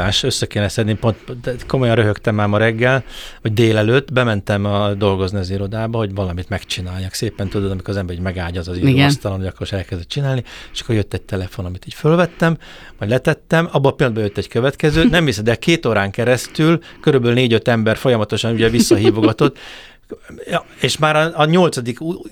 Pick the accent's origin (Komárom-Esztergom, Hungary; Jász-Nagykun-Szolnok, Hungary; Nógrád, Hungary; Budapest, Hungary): Budapest, Hungary; én is ott nőttem föl, csak nem azon a szép részen, ahol most te élsz, hanem a panel dzsungába, és nagyon szerettem ott a gyerekkoromat